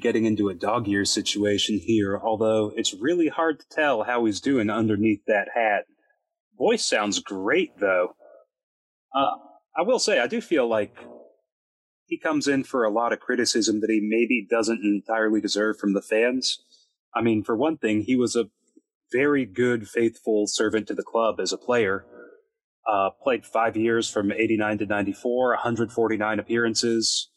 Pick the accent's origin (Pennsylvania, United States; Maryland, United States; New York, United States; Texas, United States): Texas, United States; You know, as a Texan, it tastes like foreign exotic climes.